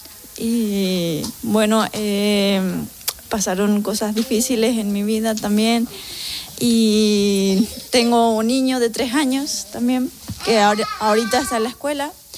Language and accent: Spanish; Paraguay; now in Spain; Yo soy paraguaya.